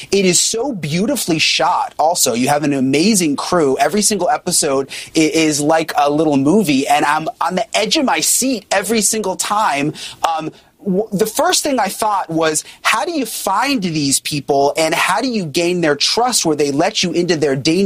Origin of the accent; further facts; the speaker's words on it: Miami, Florida, United States; I'm from Miami. We've got this underground black market plastic surgery industry here in strip malls.